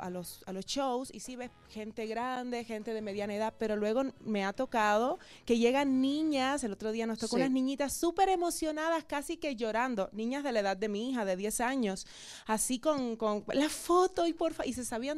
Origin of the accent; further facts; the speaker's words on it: Cuba; yo no soy de acá, yo soy cubana. Llevo muchos años viviendo, bueno, para mí muchos, son 15 años.